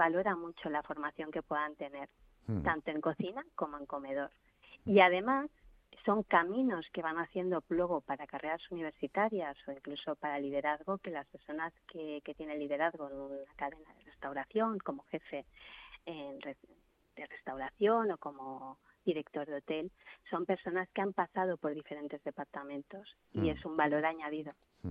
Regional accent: Balearic Islands, Spain; soy mallorquina

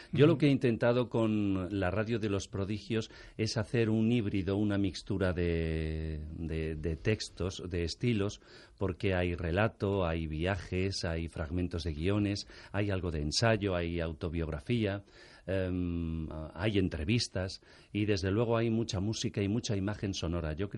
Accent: Cortegana, Andalusia, Spain; yo tengo recuerdos de mi pueblo, que es Cortegana, en la Sierra de Huelva.

